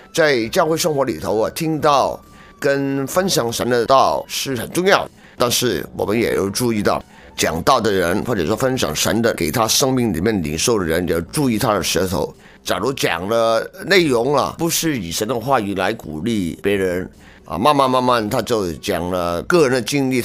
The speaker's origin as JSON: {"language": "Chinese", "country": "China", "lives_now": "Canada", "said": "早在我们中国人生活从小我们就有这个国民教育的"}